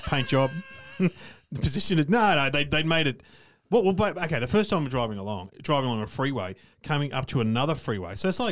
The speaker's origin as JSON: {"language": "English", "country": "Australia", "said": "I said, \"Oh, we're from Australia.\" Oh, always a good opener."}